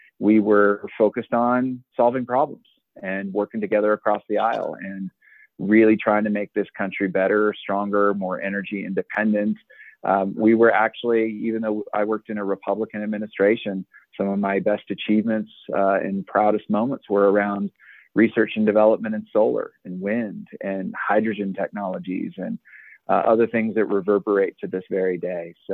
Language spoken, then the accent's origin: English; Tustin, California, United States; also born or lived in Inglewood, United States / Torrance, United States; I was born in Southern California, in Inglewood, California. I moved to Torrance when we were very young, and then out to Orange County to the Tustin foothills there, just inland from the water, about 10 miles. And that's where I went to high school and grew up.